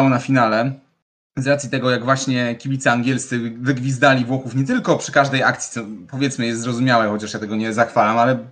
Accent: Gdańsk, Pomeranian Voivodeship, Poland; jestem gdańszczaninem, to sercem jestem za Lechią Gdańsk oczywiście.

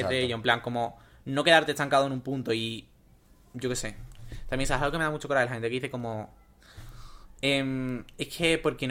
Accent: Andalusia, Spain; Ay, tía, que soy andaluz, qué pesadilla.

